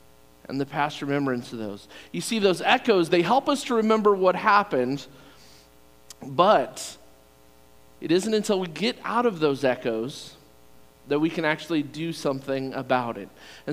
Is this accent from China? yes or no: no; Virginia, United States; I grew up in Virginia and spent almost my whole life there.